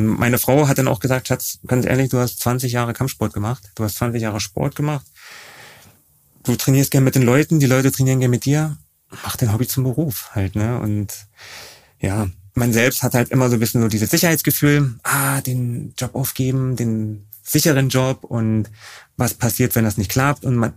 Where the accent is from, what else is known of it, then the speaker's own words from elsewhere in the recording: Berlin, Germany; accent: Berlin; Ich bin geborener Berliner und hört man vielleicht auch ein bisschen an meinem leichten Berliner Slang. Ja, aufgewachsen in Berlin-Tempelhof